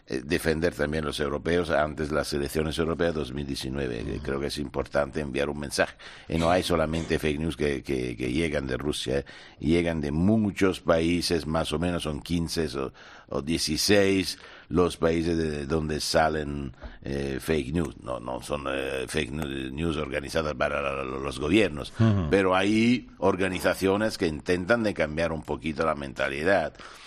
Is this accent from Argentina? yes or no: no; Italy; Spanish is a second language; Yo soy italiano, los italianos les gusta mucho España